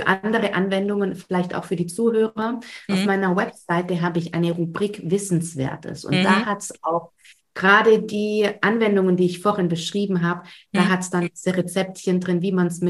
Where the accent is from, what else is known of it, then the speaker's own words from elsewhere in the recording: Auletta, Campania, Italy; stammen natürlich aus Auletta, meinem Heimatdorf.